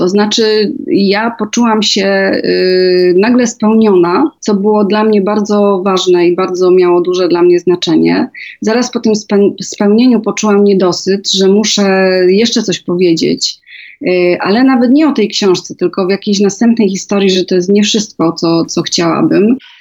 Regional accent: Galicia, Poland; Ja pochodzę z Galicji

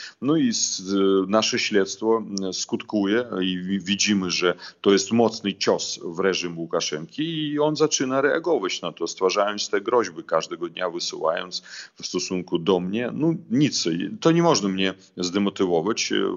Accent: Belarus; jako polityk, jako Białorusin, zdając sobie sprawę, co się dzieje na Białorusi

